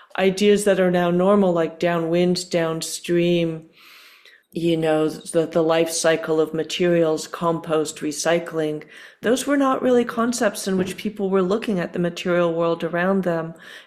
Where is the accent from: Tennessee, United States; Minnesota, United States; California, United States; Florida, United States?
California, United States; I used to be proud of being from the San Francisco Bay Area. Now I'm essentially from Silicon Valley.